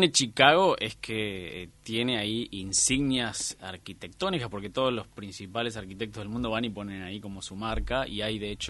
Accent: Pinamar, Buenos Aires Province, Argentina; moved away; also born or lived in Mar del Plata; Me crié en Pinamar. Pero bueno, viví mucho tiempo fuera de Argentina. Y de hecho, la ciudad que más siento como mi hogar son las dos donde he estado más en mi trabajo, que es Buenos Aires y Washington.

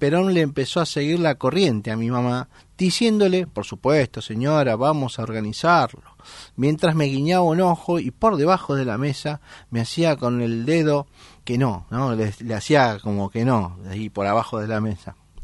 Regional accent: Buenos Aires, Argentina; Para los que somos de aquí de Buenos Aires

